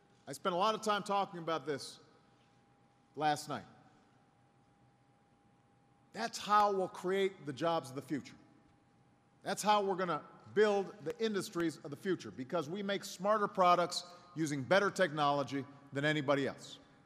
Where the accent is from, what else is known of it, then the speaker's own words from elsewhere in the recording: Illinois, United States; And I know from Illinois, you know, my home state